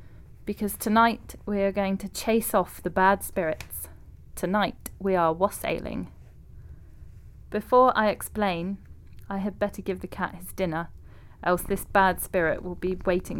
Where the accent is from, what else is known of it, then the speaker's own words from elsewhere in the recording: South West England, United Kingdom; now in Somerset, United Kingdom; Growing up in Devon and now living in Somerset